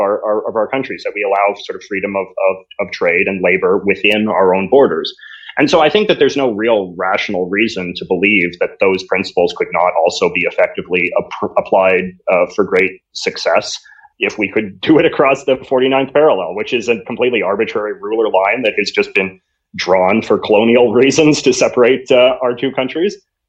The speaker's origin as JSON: {"language": "English", "town": "Vancouver", "region": "British Columbia", "country": "Canada", "also_born_or_lived": "Toronto, Canada", "said": "as a British Columbian, I'm from Vancouver, you know, I can, and I have gone and lived in Toronto for a time and worked and lived there."}